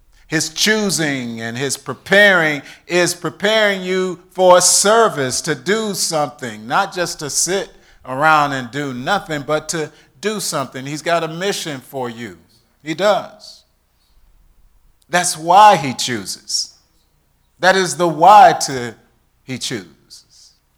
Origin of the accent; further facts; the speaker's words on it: Bloomfield, Michigan, United States; I mean, I'm from Bloomfield. I'm from Birmingham.